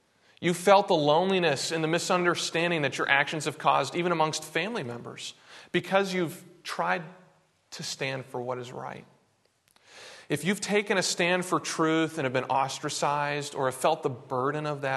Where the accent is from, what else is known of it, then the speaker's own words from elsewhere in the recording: New Hampshire, United States; As many of you know, I grew up in New England, specifically in New Hampshire, and I live 45 minutes north of Boston.